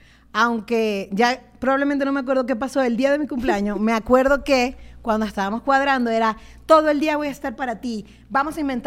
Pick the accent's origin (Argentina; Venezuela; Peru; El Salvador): Venezuela; Maracaibo, Zulia; Porque cuando digo que soy maracucha, yo tengo unos amigos.